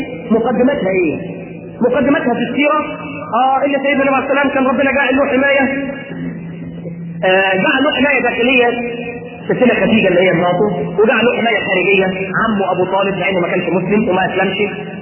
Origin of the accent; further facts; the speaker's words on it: Alexandria, Alexandria Governorate, Egypt; وتروح الترب عندنا في اسكندريه